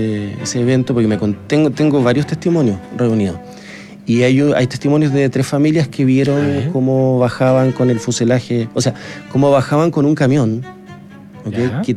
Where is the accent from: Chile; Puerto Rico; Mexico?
Chile; Magallanes; Sí, claro, sí. Yo soy magallánico, pero yo estaba acá, estaba de vacaciones.